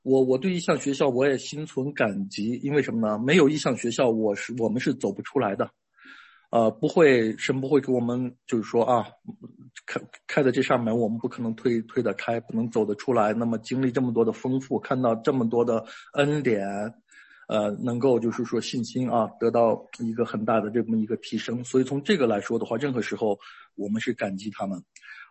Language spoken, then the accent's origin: Chinese; China; 但是我们觉得我们中国人，那么多中国人走出去啊